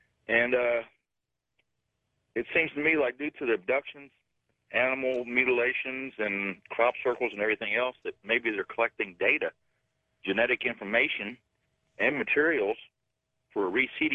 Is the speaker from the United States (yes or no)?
yes; Harpers Ferry, West Virginia, United States; I'm from Harpers Ferry, West Virginia.